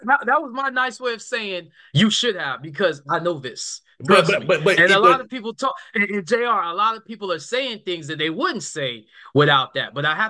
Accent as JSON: {"language": "English", "region": "New York", "country": "United States", "lives_now": "Memphis, United States", "said": "I'm a New Yorker. And if you know anything about New Yorkers, we're everywhere."}